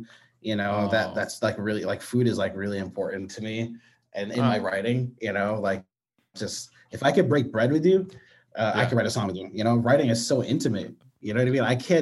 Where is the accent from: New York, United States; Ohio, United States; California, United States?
New York, United States; Yeah, I grew up right outside New York City, a place called Rockland County. It's like 30 minutes outside.